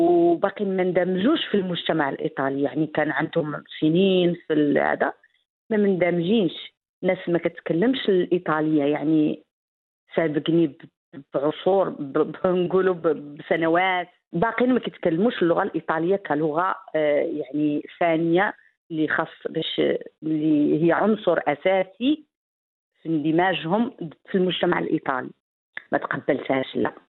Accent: Morocco; now in Italy; تسأل معك تقول لك واش انت يا مغربية تقولي لي أنا راني مغربية

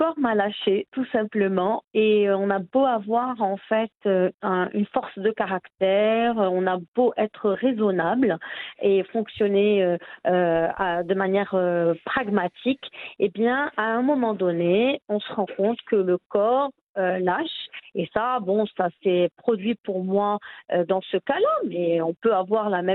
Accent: France; also born or lived in abroad in several countries; j'ai grandi en France, j'ai évolué à l'étranger dans plusieurs pays

